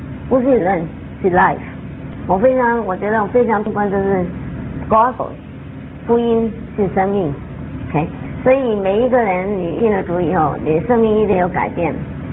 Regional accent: China; 我是大陆出来的。我1958年，当然你们还没出生了那个时候。我今年是60岁了，好，60几岁。

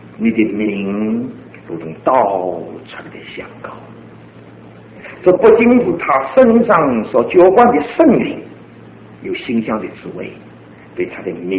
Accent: China; 名像我们中国人一样，乃是一种的顺，说出他某一种的心愿，说出他某一种的成就。

